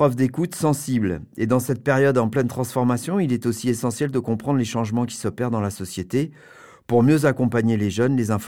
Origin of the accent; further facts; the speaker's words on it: Casablanca, Casablanca-Settat, Morocco; moved away as an adult; Je suis originaire de Casablanca et j'y ai vécu jusqu'à 23 ans.